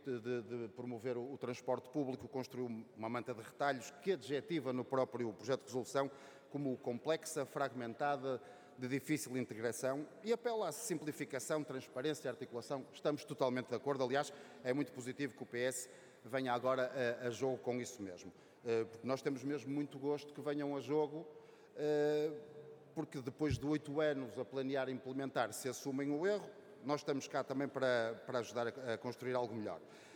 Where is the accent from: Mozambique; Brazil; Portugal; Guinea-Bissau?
Portugal; Porto, Norte; now in Matosinhos, Portugal; eu como sou natural do Porto e habitar em Matosinhos